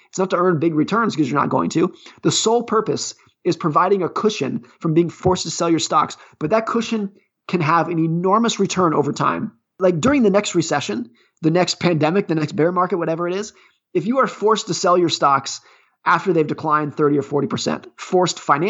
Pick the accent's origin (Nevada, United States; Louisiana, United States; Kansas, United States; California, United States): California, United States; Lake Tahoe; So I grew up ski racing in Lake Tahoe, California.